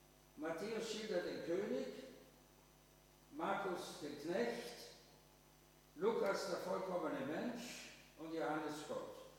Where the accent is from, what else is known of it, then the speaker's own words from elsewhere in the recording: Vienna, Austria; born there; bin gebürtiger Wiener.